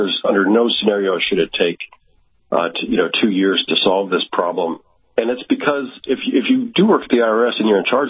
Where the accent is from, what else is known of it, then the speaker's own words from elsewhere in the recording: Delaware, United States; there's a lot of corporations with their paperwork headquartered in Delaware, my home state.